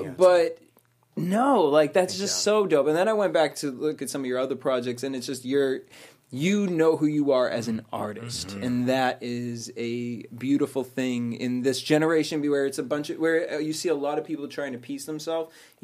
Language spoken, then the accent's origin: English; East Coast, United States; because I'm from the East Coast